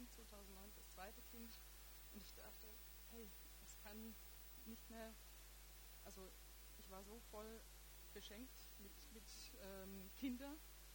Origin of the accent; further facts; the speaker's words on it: Bosnia & Herzegovina; Eigentlich nicht nur aus Kroatien, ich komme aus Bosnien.